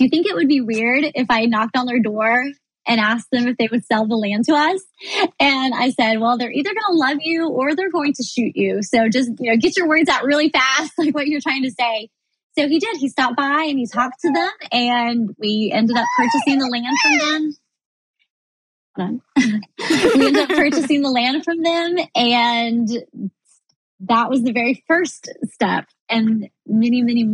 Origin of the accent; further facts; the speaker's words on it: Missouri, United States; now in Florida, United States; It's not like out in, you know, where I grew up in Missouri, where there's just, you know, you want land, you go get it.